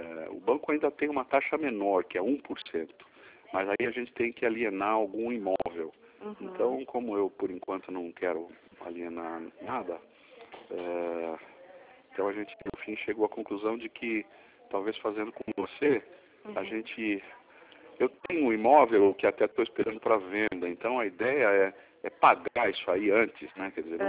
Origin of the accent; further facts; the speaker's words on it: São Paulo, Brazil; now in Florianópolis, Brazil; Eu moro hoje aqui em Florianópolis, né? Mas muitas coisas, como eu sou paulistano, né? Sou de São Paulo, estou aqui há 16 anos